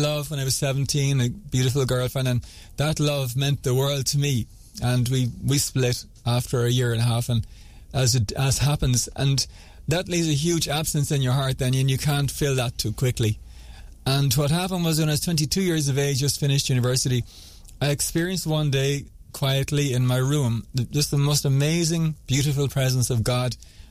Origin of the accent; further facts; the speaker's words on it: Cork, Munster, Ireland; I grew up in Cork and I had a grand education and fine family, lovely. And I had happy teens.